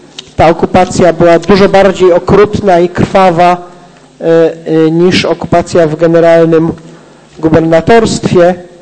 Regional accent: Poznań, Greater Poland Voivodeship, Poland; Ja to tak rozumiem jako poznaniak, jako historyk, jako były nauczyciel, jako przedstawiciel władz miejskich.

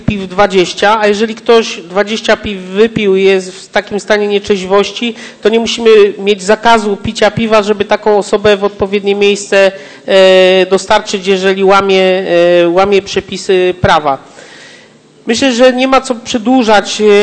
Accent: southern Poland, Poland; pochodzę z południa Polski, blisko granicy z Czechami i dużo czasu spędzałem w Czechach.

